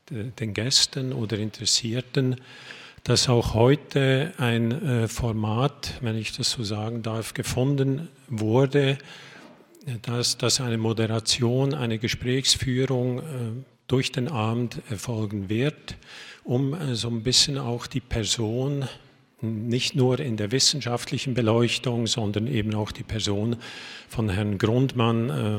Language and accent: German; Switzerland; ich als Schweizer, diesen Titel, der löst bei mir so